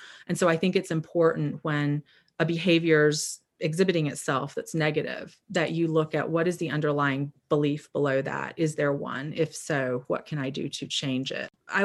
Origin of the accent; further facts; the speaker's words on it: the South, United States; accent: twang; I think a lot of us, and I grew up in the South, if you hear the twang, so I know how it is to have catchphrases, sayings, just language that you inherited growing up